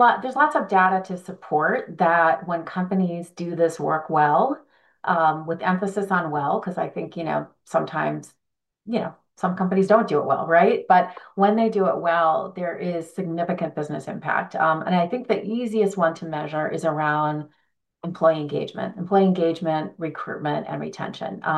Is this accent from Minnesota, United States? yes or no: yes; Minneapolis, Minnesota, United States; I'm from Minneapolis, St. Paul, the Twin Cities, but it's home to many Fortune 100 companies.